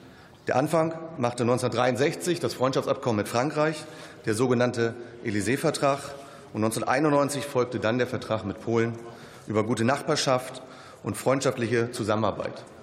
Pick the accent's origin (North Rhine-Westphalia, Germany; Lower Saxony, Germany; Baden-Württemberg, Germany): Lower Saxony, Germany; Als Niedersachse bin ich ein Kind der ehemaligen britischen Besatzungszone und daher auch persönlich sehr dankbar dafür, dass ich in einer freiheitlichen Demokratie groß werden durfte.